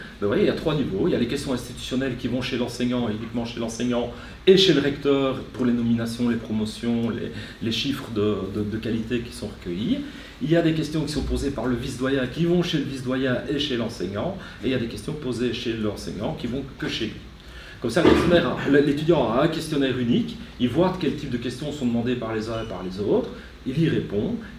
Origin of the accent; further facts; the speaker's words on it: Belgium; Chez nous, en Belgique, on commence à se dire